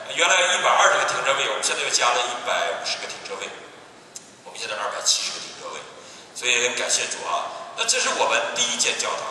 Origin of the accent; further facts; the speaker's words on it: Northeast China, China; 我这东北人最怕冷